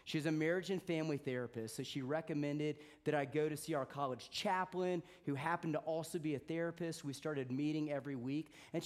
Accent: Deep South, United States; I grew up in the Deep South, and when I left the sunny southern climes for the chillier weather of New England

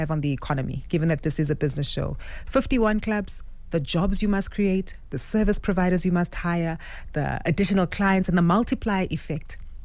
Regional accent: South Africa; And also even for us as South African, you know, citizens, really, that we all should prioritize our health

